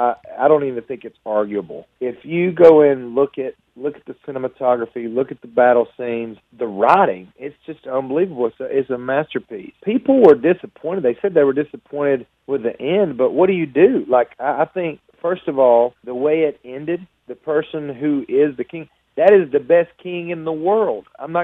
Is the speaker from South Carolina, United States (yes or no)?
no; Alabama, United States; now in Nashville, United States; I grew up in Alabama and didn't really know songwriting was an option for me until people started saying, hey, you know, you should move to Nashville and pursue this.